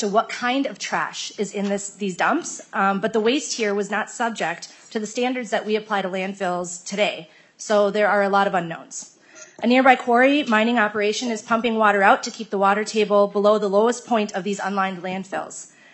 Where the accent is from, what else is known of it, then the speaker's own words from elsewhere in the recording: Minnesota, United States; Being Minnesotan means protecting the very thing that makes us who we are